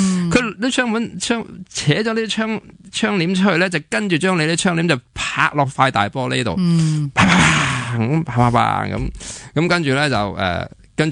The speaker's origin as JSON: {"language": "Cantonese", "country": "Hong Kong", "said": "我哋嘅共业，即系我哋譬如话香港人嗰个环境啊，我哋嗰啲地啊嗰啲咁嘅就我哋香港人嘅共业"}